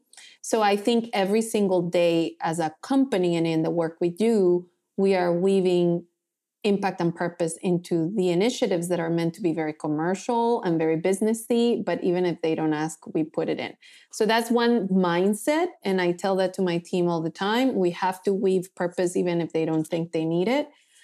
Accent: Colombia; English is a second language; Colombian. I had this whole thing going through. It was hard. And I used to go back to the dorm and cry. I couldn't speak English.

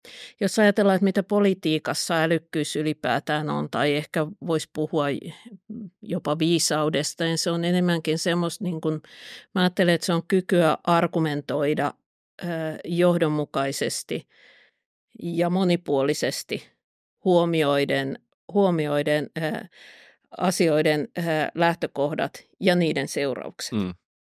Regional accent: Pori, Satakunta, Finland; mä olen Porista kotosi

